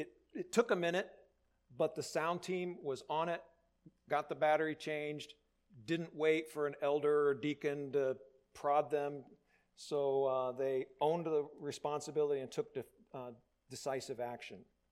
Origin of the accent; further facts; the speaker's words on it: Indiana, United States; I grew up on Lake Freeman, and my grandfather had a cottage pretty close to where my mom and dad's house was.